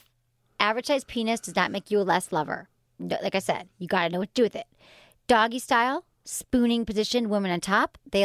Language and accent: English; Michigan, United States; I grew up in Michigan. I took French.